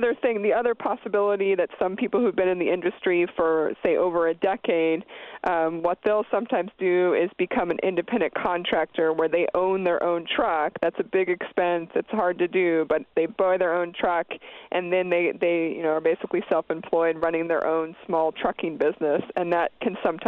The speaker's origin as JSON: {"language": "English", "region": "Pennsylvania", "country": "United States", "said": "I come from Pennsylvania in a big trucking area"}